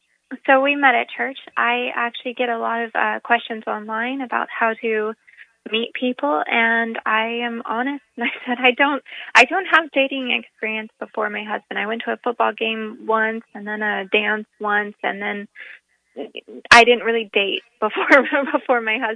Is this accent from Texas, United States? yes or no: yes; Texas, United States; So I look at it as I'm a Texan, I'm a Southerner, I'm an American, I'm somebody of Irish descent